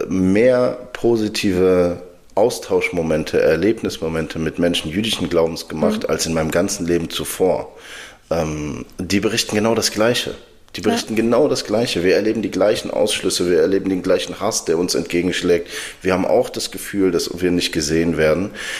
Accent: Sudan; ich komme gebürtig aus dem Sudan, nach über 2 Jahren Krieg in meinem Heimatland

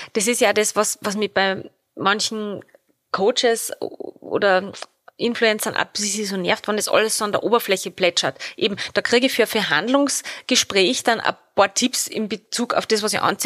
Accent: Salzburg, Austria; born or raised there; moved away as an adult; also born or lived in Vienna / Lower Austria

